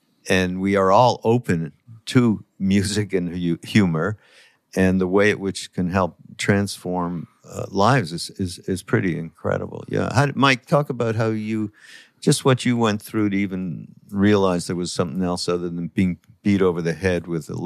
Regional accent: Canada; I'm from Canada

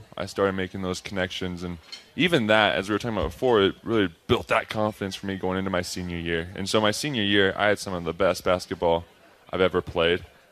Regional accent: Heber City, Utah, United States; So I grew up in Heber City, Utah. It's about 2 hours south of here.

